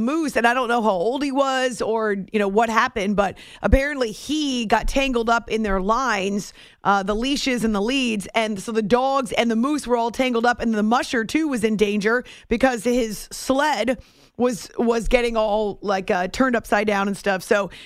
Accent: New Hampshire, United States; Growing up in New Hampshire, we saw a bunch of them

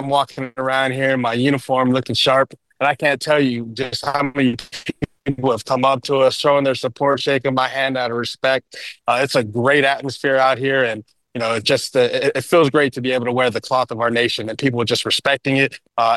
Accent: San Diego, California, United States; I'm a Charger fan, born and raised in San Diego.

